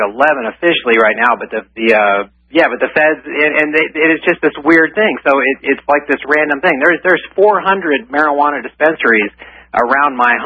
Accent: Austin, Texas, United States; now in Los Angeles, United States; I'm from Austin, I've been out here in LA now for 2 years.

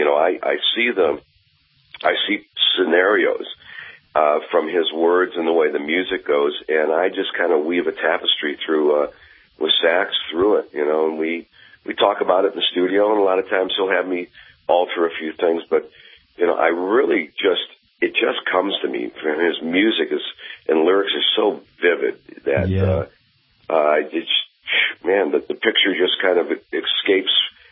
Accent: Detroit, Michigan, United States; So growing up in Detroit, that was you know, a huge part of the enthusiasm.

